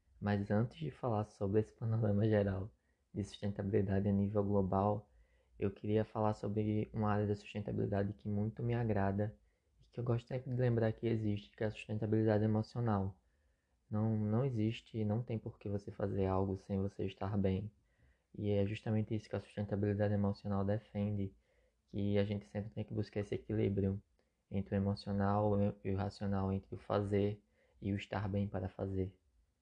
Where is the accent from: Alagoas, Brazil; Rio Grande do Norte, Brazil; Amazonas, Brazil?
Alagoas, Brazil; Eu sou alagoano, eu estudei produção de moda na Escola Técnica de Artes.